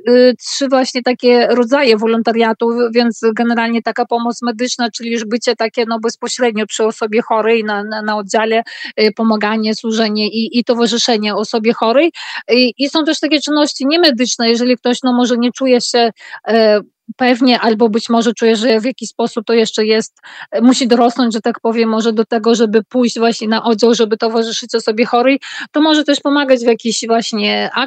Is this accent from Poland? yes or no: no; Vilnius, Vilnius County, Lithuania; jestem Polką Wilnianką